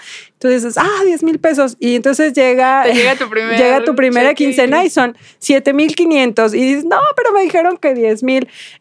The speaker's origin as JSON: {"language": "Spanish", "country": "Mexico"}